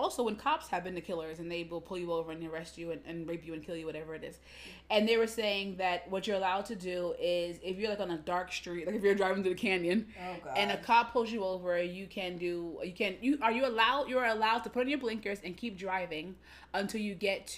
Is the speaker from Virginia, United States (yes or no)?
no; Hunts Point, New York, United States; when I grew up in Hunts Point, and now there are black people there, but, like, when I was growing up, it was mostly Hispanic neighborhood.